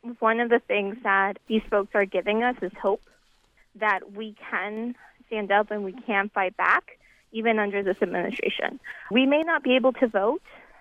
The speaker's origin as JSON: {"language": "English", "region": "New York", "country": "United States", "tie": "born or raised there", "said": "So I come from New York, and when people think of New York, they think of New York City and its, you know, welcoming policies towards immigrants. But I grew up right outside of New York in Westchester County, which is, you know, a little more conservative."}